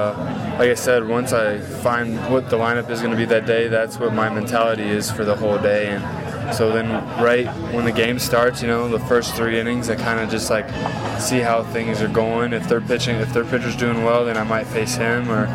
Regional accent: Atlanta, Georgia, United States; I was raised in Atlanta, so a lot of the Braves guys are, you know, so special.

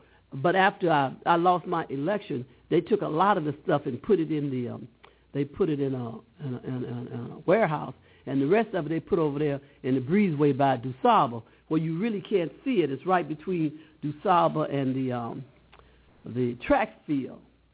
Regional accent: Southern United States, United States; cause I grew up in the South

